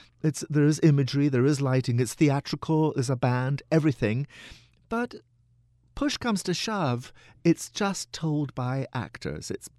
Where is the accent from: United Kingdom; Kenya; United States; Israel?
United Kingdom; Scotland; I come from the Highlands of Scotland. I was raised a Presbyterian.